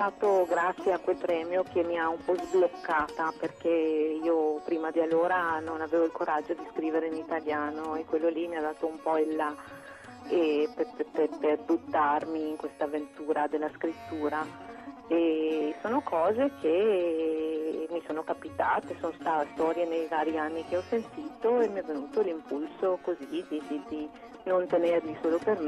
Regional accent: India; now in Italy; ho voluto non limitarmi a quelle che conosco in quanto indiana che vive in Italia

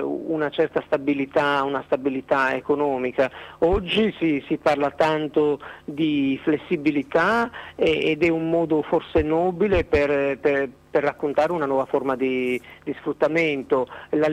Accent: Sicily, Italy; io essendo siciliano lo conosco molto bene questo modo di reagire.

